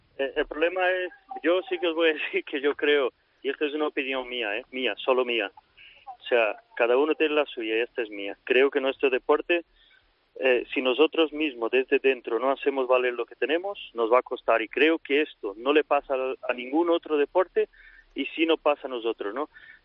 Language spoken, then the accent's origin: Spanish; Brazil; Spanish is a second language; Yo como soy brasileño, pues...